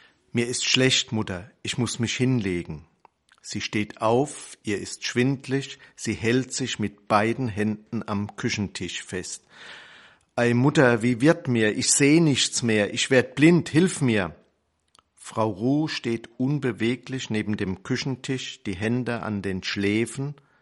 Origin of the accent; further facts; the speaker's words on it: Dirmstein, Rhineland-Palatinate, Germany; Ich komme aus der Region. Dirmstein, Worms ist in der Nähe.